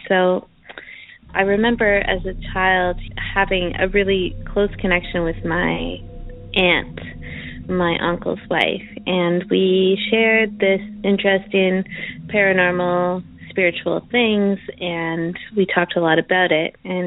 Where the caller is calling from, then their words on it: Chelsea, Quebec, Canada; I'm calling from Chelsea, Quebec, Canada.